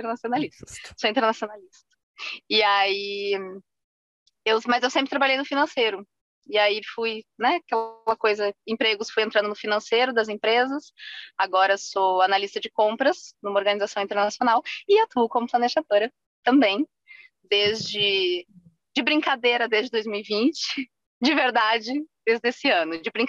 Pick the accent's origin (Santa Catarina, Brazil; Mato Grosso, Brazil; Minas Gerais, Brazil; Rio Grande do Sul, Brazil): Rio Grande do Sul, Brazil; now in Brasília, Brazil; eu sou gaúcha, atualmente eu moro em Brasília.